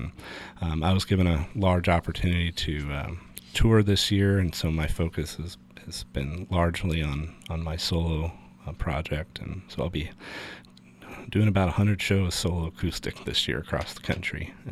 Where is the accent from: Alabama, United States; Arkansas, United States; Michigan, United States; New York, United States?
New York, United States; Cranberry Lake; Yeah, that's my hometown. It's mm-hmm. the foothills of the Adirondack Mountains. Very beautiful up there in St. Lawrence County. It's about an hour and change up to Ontario, Canada.